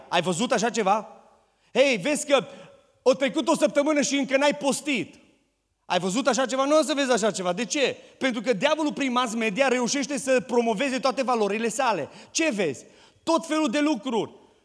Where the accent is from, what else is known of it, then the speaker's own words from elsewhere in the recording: Oradea, Bihor County, Romania; also born or lived in United States; now in Orșova, Romania; În urmă cu 7 ani de zile, Dumnezeu ne-a chemat să ne mutăm din Statele Unite, să ne mutăm în Orșova. Deloc sunt din Oradea, nu sunt din Orșova.